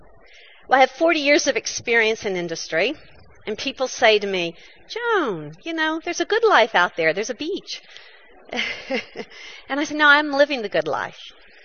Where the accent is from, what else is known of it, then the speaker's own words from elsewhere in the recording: United States; So, I'm an American. Tomorrow's Thanksgiving.